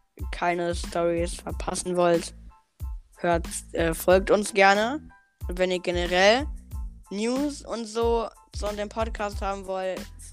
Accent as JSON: {"language": "German", "town": "Frankfurt", "region": "Hesse", "country": "Germany", "tie": "born there", "said": "Du meinst, weil ich aus Frankfurt komme, ich wurde in Frankfurt geboren."}